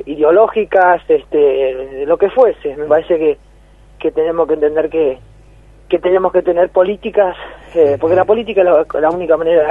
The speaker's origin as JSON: {"language": "Spanish", "country": "Argentina", "said": "tenemos que pensar como argentinos"}